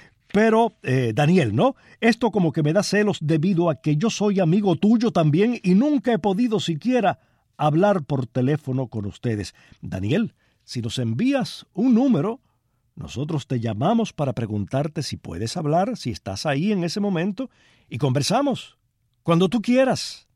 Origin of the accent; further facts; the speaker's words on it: Palma Soriano, Santiago de Cuba, Cuba; Aquí tengo un correo procedente de mi pueblo, de Palma Soriano.